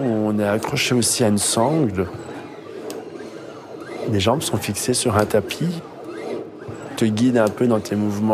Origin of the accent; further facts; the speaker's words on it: Charleroi, Wallonia, Belgium; Là où j'ai grandi à Charleroi, le bus était toutes les heures